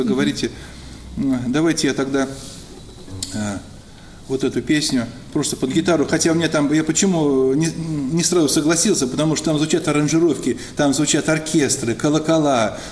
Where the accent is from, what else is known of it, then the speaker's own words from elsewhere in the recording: Sevastopol, Ukraine; also born or lived in Tula; Я вообще сам родился в Туле, вот, но я все детство до армии провел в Севастополе, бухта Омега.